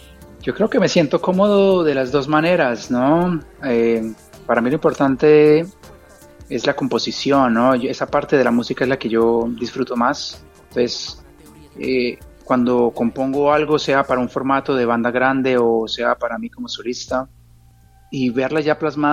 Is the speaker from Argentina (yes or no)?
no; Colombia; moved away; aunque yo soy colombiano, pues yo ya no tengo mis raíces y mi cultura colombiana se ha enfocado mucho a estar más afuera de lo que es Colombia